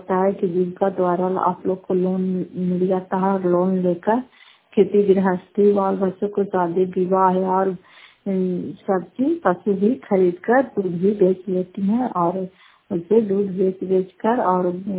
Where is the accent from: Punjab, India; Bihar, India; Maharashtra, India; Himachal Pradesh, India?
Bihar, India; Fatehpur; नगर फतेहपुर पंचायत मकरौता जिला नालंदा प्रखंड की निवासी हूँ।